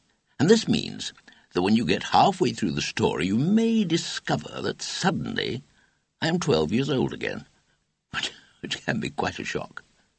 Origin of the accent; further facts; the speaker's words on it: Edinburgh, Scotland, United Kingdom; born there; I was born in the Simpson Memorial Hospital in Edinburgh, in Loddesdon Place, opposite the fire station.